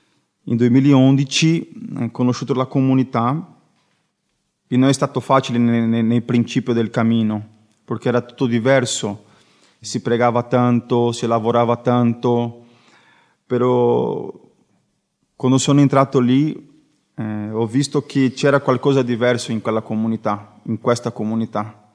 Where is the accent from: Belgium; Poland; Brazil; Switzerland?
Brazil; Italian is a second language; now in Italy; Sono brasiliano, come ho detto prima. Chiedo scusa perché il mio italiano non è così buono. Ancora sto imparando.